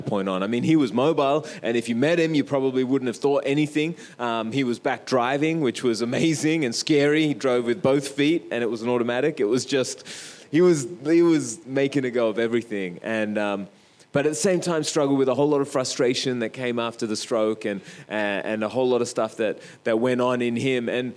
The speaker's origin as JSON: {"language": "English", "country": "Australia", "tie": "born or raised there", "said": "For me growing up in Australia, I've got no real connotation of what an inland sea might be like"}